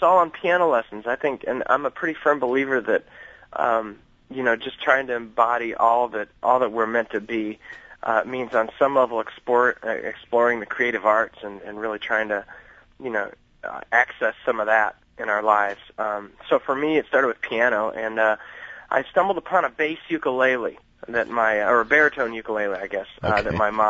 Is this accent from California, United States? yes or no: no; Illinois, United States; growing up in Illinois, you just you're subject to a certain type of Christianity